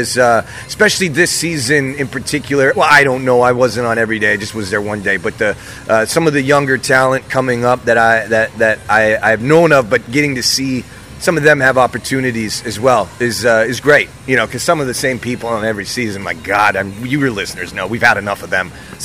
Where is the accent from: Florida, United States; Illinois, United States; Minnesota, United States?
Minnesota, United States; because I grew up in Minnesota, so we had, like, the Dells. I'm from rural Minnesota, by the way. I'm from the good part, so don't judge me.